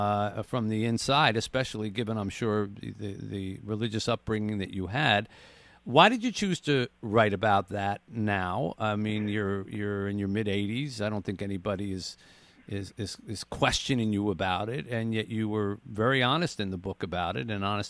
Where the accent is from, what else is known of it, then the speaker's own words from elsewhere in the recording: Philadelphia, Pennsylvania, United States; I remember because I grew up in Philadelphia